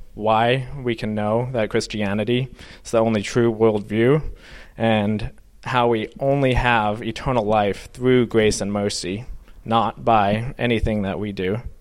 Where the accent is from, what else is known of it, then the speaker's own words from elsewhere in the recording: Maine, United States; I'm from Midcoast, Maine.